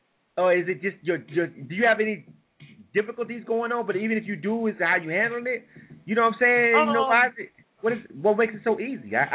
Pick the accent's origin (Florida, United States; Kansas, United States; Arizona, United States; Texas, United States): Florida, United States; Panama City; I'm from Panama City, Florida. It's a very small place.